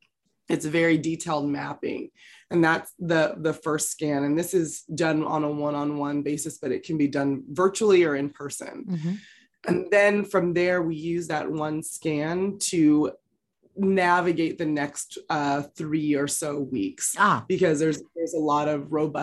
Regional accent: California, United States; also born or lived in Los Angeles, United States; I grew up in the San Francisco Bay Area.

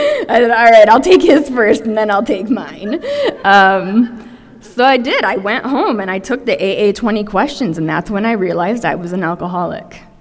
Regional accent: Michigan, United States; I'm from Michigan, right? And Michigan people are super nice.

